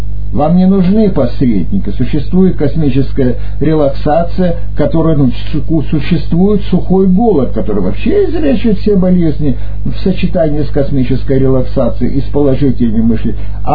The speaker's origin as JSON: {"language": "Russian", "region": "Far East", "country": "Russia", "tie": "born there", "said": "Я, например, родился на Дальнем Востоке"}